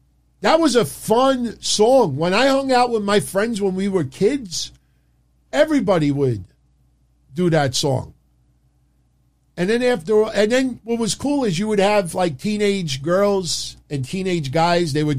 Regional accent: New York, United States; But, you know, me being a New Yorker, growing up a Yankee fan until Reggie got traded to the, well, he signed with the California Angels.

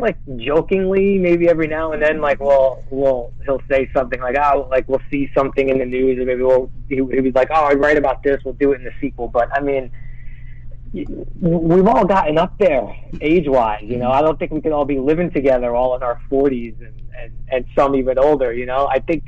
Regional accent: Brooklyn, New York, United States; I grew up in Brooklyn, and we had some similar interests

